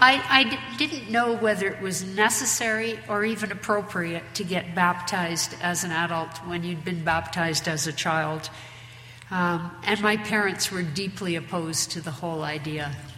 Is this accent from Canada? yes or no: yes; Wetaskiwin, Alberta, Canada; also born or lived in Nanton; I was presented for baptism as an infant in the Little United Church in Nanton, Alberta, by my parents. And I grew up in the United Church in Wetaskiwin